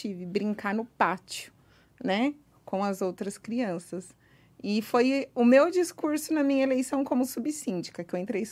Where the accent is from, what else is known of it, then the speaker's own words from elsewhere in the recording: São Bernardo do Campo, São Paulo, Brazil; eu sou do ABC, grande metrópole aqui de São Bernardo